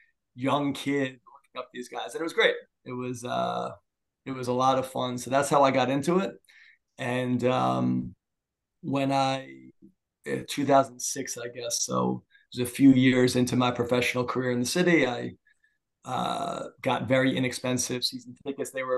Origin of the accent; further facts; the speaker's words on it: New York, United States; And as a kid growing up in New York